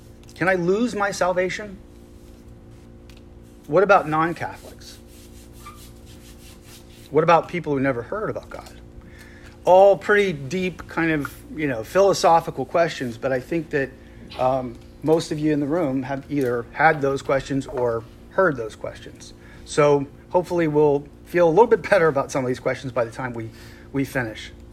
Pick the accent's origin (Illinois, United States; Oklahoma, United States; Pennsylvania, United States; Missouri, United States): Pennsylvania, United States; Philadelphia; So I was raised in the Episcopal Church in Philadelphia in a kind of, I would call it a WASPy type neighborhood outside of Philadelphia.